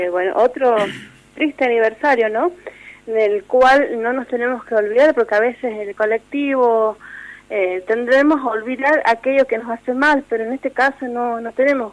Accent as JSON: {"language": "Spanish", "region": "La Rioja", "country": "Argentina", "lives_now": "Jáchal, Argentina", "said": "yo no soy de Hacha, ¿sí? No soy sanjuanina, soy de la provincia de La Rioja, soy vecina, pero hace ya más de 10 años que vivo acá en Hacha"}